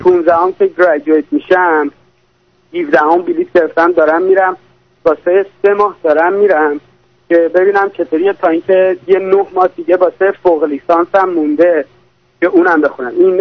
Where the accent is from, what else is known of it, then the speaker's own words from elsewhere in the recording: Iran; moved away as an adult; now in Orange County, United States; راستش من 6 سال از ایران اومدم بیرون، الان در اورنج کانتی هستم و به قصد تحصیل اومدم.